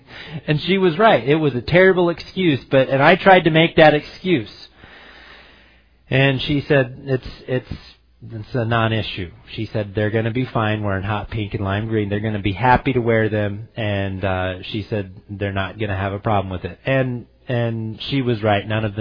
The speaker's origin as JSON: {"language": "English", "region": "Missouri", "country": "United States", "tie": "born or raised there", "said": "And I am from Midwest Missouri, Northeast Missouri, where I would say it's blue-collar workers, farmers, and I would say the most popular color is camouflage."}